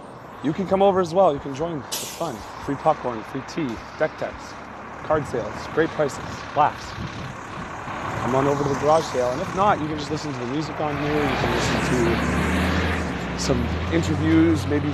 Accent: Canada; As a Canadian independent person, I think that's fair.

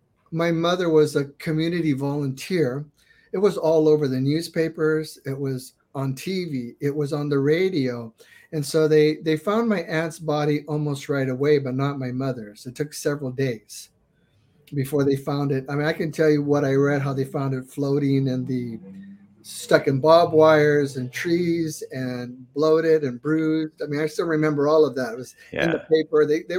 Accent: Texas, United States; since I'm from Texas, I requested Fort Sam Houston so I could be close to family.

